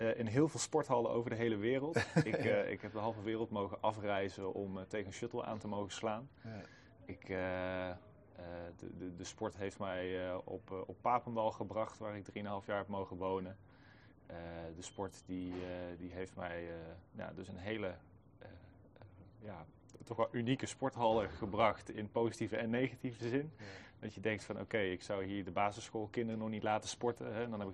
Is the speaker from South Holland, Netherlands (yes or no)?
no; Arnhem, Gelderland, Netherlands; ik kom uit Arnhem